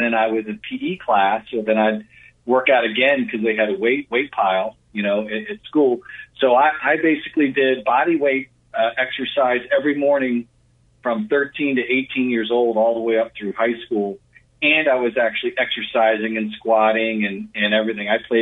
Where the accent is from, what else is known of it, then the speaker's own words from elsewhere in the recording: Florida, United States; also born or lived in Atlanta, Georgia; Well, you know, I was born in Atlanta, grew up in Florida.